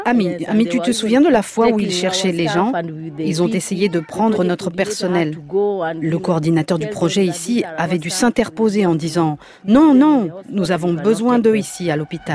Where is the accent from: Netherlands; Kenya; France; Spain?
Kenya; now in Old Fangak, South Sudan; avec MSF depuis 16 ans, ici à Old Fangak. Je suis le référent médical, je viens du Kenya.